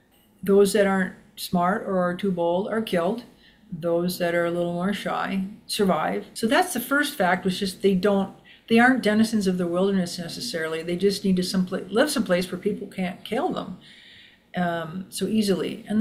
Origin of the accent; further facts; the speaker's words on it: Minnesota, United States; when I came here from Minnesota